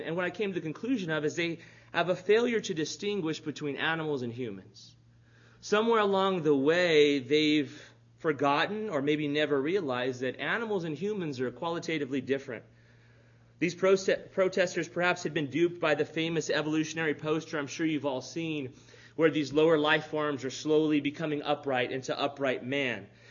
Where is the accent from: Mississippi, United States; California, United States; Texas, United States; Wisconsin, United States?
Texas, United States; I grew up in the South Texas culture, so I'm familiar with it